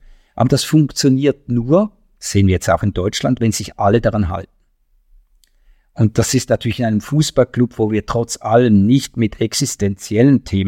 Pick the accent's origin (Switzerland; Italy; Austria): Switzerland; für mich als Schweizer